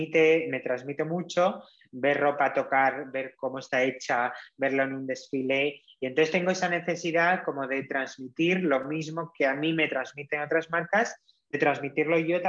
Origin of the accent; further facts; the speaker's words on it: Madrid, Community of Madrid, Spain; also born or lived in Cáceres; yo nací en Cáceres, nos trasladaron a Madrid por el trabajo de mi padre